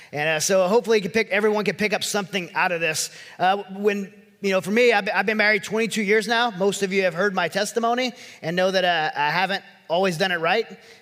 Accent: Louisiana, United States; I'm from Louisiana again, so this California blonde hair girl

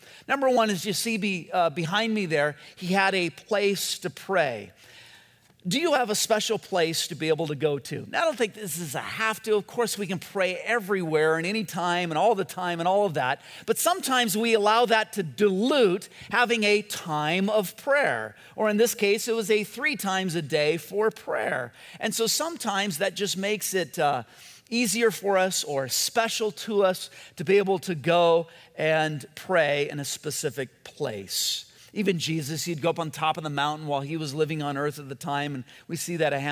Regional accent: California, United States; I never have. I grew up in Southern California. I don't even know what that is.

